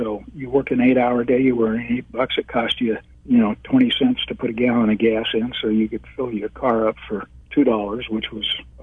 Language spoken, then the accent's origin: English; Baldwin Park, California, United States; bought a gas station in Baldwin Park, which was my hometown.